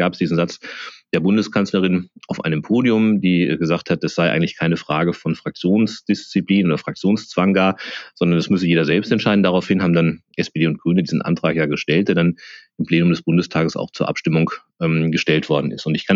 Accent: Mardorf, Hesse, Germany; Ich komme ja aus einem relativ kleinen Dorf in der Nähe von Marburg und sicher war und ist es meine Heimat.

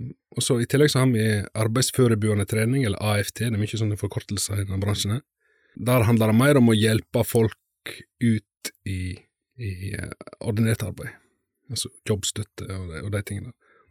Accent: Kaupanger, Vestland, Norway; now in Rolsnes, Norway; Jeg er jo fra Kaupanger, fra Sogndal, så det er jo ikke, største plassen da. Men da jeg vokste opp på et byggefelt oppe i skogen der. Nå har jeg flyttet til Rolsnes på Skjærgården

